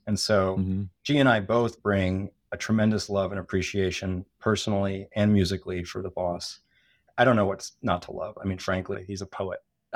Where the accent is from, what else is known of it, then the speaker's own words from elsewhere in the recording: New Jersey, United States; But no, I grew up in New Jersey, outside of Philadelphia.